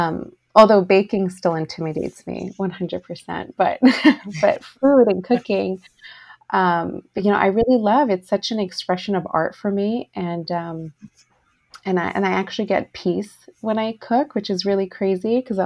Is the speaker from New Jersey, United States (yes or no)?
yes; New Jersey, United States; moved away as an adult; now in Los Angeles, United States; I came to it a little later in life, actually not until I was married and I moved cross country from New Jersey to LA.